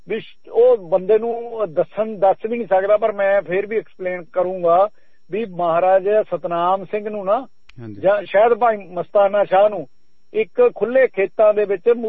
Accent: Sirsa, Haryana, India; ਅਸੀਂ ਸਰਸੇ ਦੇ ਵਿੱਚ ਚਲੋ ਸਾਡਾ ਜ਼ਿਲ੍ਹਾ ਸੀ, ਸਾਡਾ ਜਾਣ ਆਉਣ ਰਹਿੰਦਾ ਸੀ

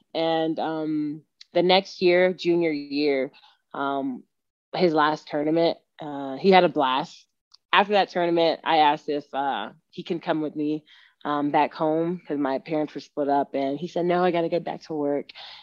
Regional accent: Texas, United States; So I grew up in Texas. And when I was in Texas, I could practice against guys all the time.

